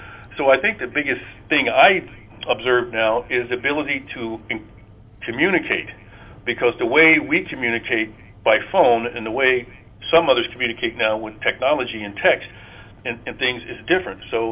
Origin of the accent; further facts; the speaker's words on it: Portsmouth, Ohio, United States; Well, I think the influences from my hometown, Portsmouth, it was a very good sports town.